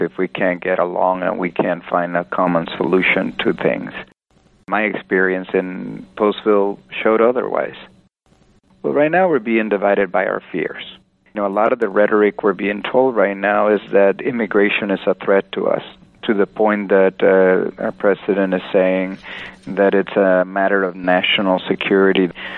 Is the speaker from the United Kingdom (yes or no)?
no; Guatemala; now in United States; I'm originally from Guatemala, so I had connections to the community there personally. I'm an immigrant myself